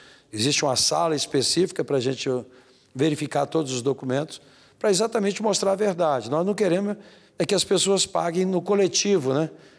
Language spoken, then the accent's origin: Portuguese; Brasília, Federal District, Brazil; e eu sou de Brasília, né? Sou representante do DF